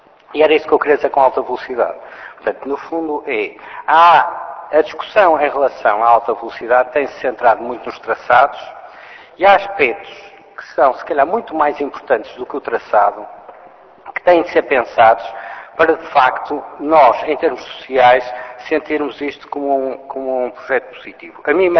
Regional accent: Porto, Norte, Portugal; eu sou do Porto, sou uma pessoa que falo direto, como as pessoas do Porto

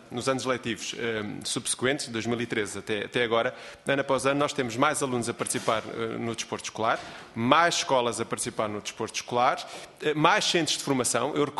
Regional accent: Santiago do Cacém, Alentejo, Portugal; eu sou de Santiago do Cacém, confesso

